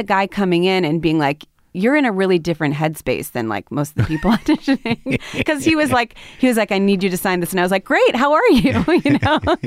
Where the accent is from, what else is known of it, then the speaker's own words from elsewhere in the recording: Midwest, United States; I'm coming from the Midwest. I don't know anything.